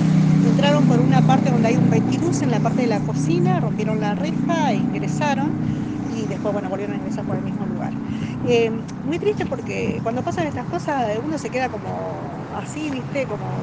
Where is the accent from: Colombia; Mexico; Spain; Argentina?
Argentina; Pampa Blanca, Jujuy; Nosotros no somos de ese lugar, somos de Pampa Blanca, claro, pero tenemos ese local ahí